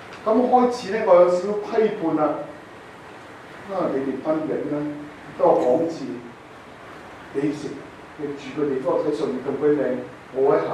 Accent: China; 我中國人大量噶嘛，

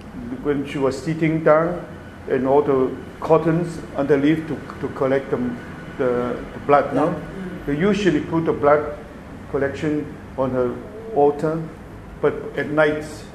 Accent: Hong Kong; now in Toronto, Canada; since I come from Hong Kong, I don't believe in these things.

